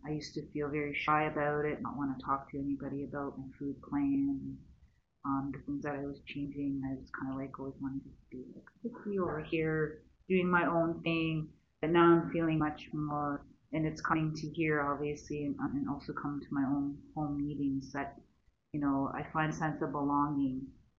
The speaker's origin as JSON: {"language": "English", "country": "Canada", "said": "I'm from Canada. I've traveled to a couple of companions, and we live just south, I guess, near Kitchener, near Toronto"}